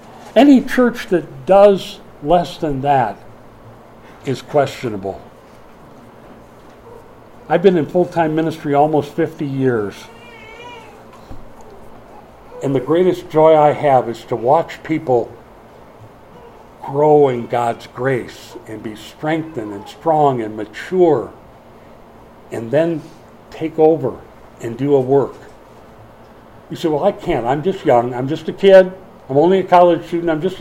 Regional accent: Minneapolis, Minnesota, United States; the family moved to Minneapolis, my hometown.

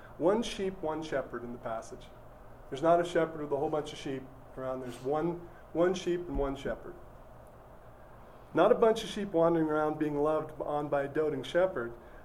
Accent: Star Valley, Wyoming, United States; I grew up in Star Valley, and so we went to different churches at times

